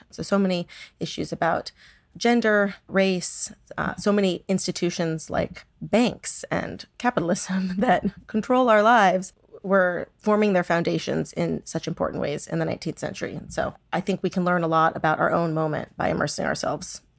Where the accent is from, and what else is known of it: San Diego, California, United States; born or raised there